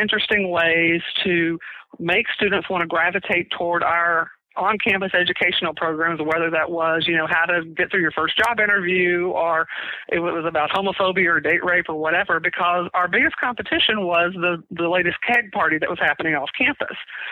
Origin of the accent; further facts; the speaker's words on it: Jasper, Texas, United States; Now, my hometown has no real big industries. You know, their biggest not any that I'm interested in at any rate. Their biggest industries are bass fishing and timber, neither of which were my target market.